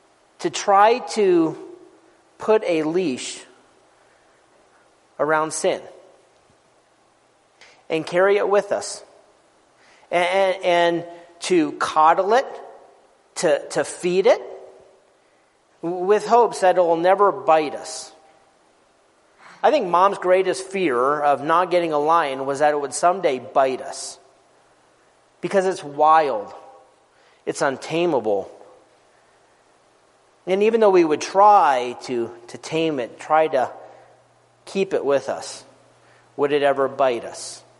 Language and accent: English; Jackson, Wyoming, United States; I grew up in Jackson. And so living in Jackson, you do the same thing that you do in Star Valley, that you have to go over to Idaho Falls to always get all your groceries and stuff like that.